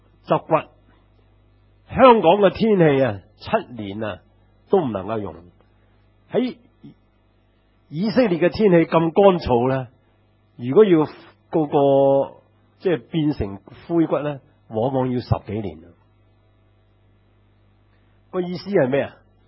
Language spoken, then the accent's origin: Cantonese; China; 即係我哋中国人叫做执骨啦